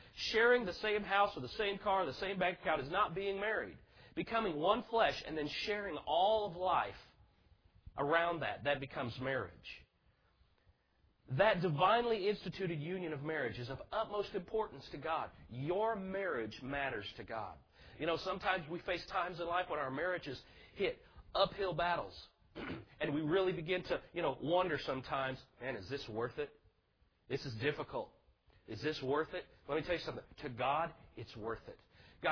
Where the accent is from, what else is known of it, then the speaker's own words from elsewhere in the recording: Indianapolis, Indiana, United States; I'm from Indianapolis, so you got to forgive me.